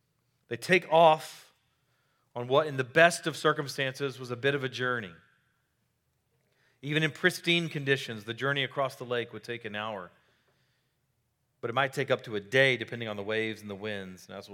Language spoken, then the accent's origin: English; Baytown, Texas, United States; I remember growing up in Baytown and just waiting out Category 1 hurricanes.